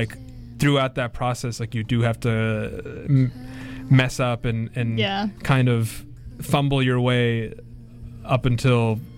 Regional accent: North Vancouver, British Columbia, Canada; I grew up in Vancouver. I was born here, specifically North Vancouver, which is its own separate city

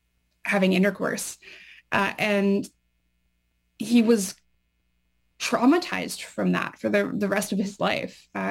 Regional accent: Newfoundland and Labrador, Canada; because I'm a Newfoundlander

